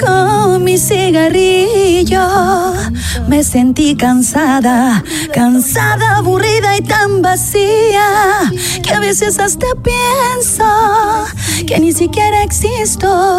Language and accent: Spanish; Antofagasta, Chile; born or raised there; also born or lived in Santiago / Arica / Tocopilla